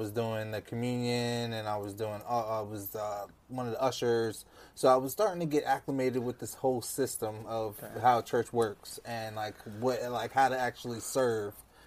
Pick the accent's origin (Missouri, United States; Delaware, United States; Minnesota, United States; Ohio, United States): Delaware, United States; Wilmington; Okay, well, first, I'm from Wilmington, Delaware.